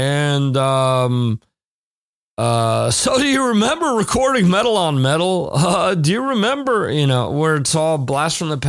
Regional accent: New York, United States; See, growing up in the New York area as a Rangers fan, I've never heard that.

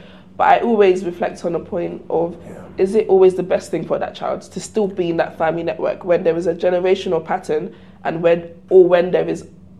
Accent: Nigeria; because I am Nigerian, and I see sometimes the intention is more than the capacity.

